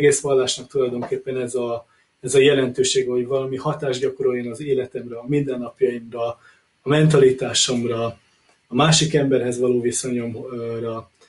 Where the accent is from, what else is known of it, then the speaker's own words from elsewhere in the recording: Budapest, Hungary; born there; Budapesten születtem, 31 éves, és az otthoni közösségekben tanultam.